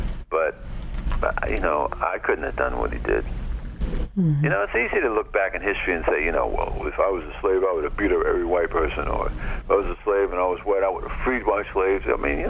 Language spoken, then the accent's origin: English; New York, United States; I mean, I grew up in New York, but all my relatives grew up in the South.